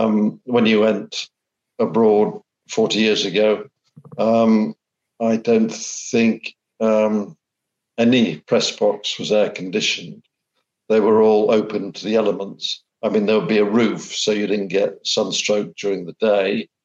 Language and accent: English; Sheffield, Yorkshire and the Humber, United Kingdom; born there; because I was born in Sheffield and they've got the Sheffield Shield.